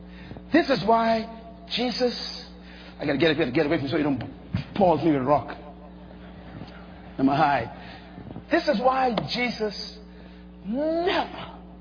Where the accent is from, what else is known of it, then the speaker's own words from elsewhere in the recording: Bahamas; born there; I was born in the Bahamas, so I didn't have to become a citizen.